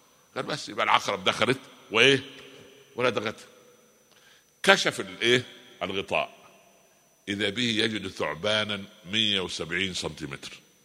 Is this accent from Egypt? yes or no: yes; Egypt; وجاء قرار عندنا في مصر زي مجالس البلدية